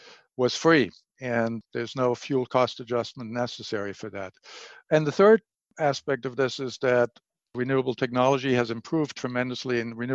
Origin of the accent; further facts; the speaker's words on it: Germany; now in United States; I'm originally from Germany.